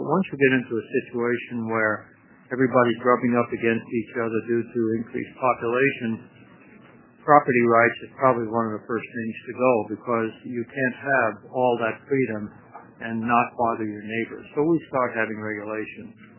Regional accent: Brooklyn, New York, United States; And I'm from the worst part of it, Brooklyn, New York.

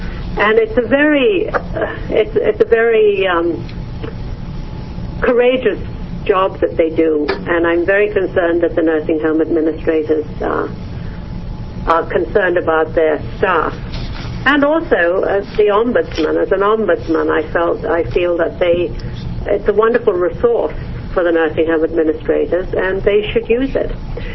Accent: England, United Kingdom; But, you know, I grew up in England, and I was trained in a hospital where we had open wards.

